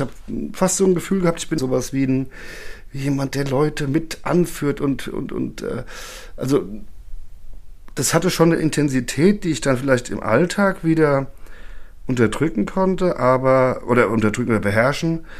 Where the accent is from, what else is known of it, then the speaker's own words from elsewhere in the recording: Frankfurt am Main, Hesse, Germany; ich bin aus Frankfurt am Main. Ich bin auch dort geboren und zwar am 3.2.1970